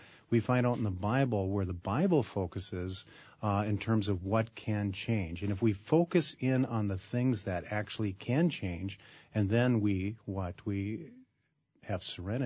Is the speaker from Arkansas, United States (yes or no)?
no; Duluth, Minnesota, United States; I was raised in Duluth